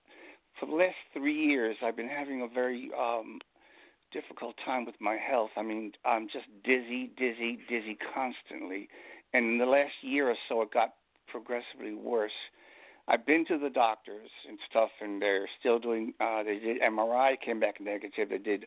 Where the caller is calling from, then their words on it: Long Island, New York, United States; I'm calling from Long Island.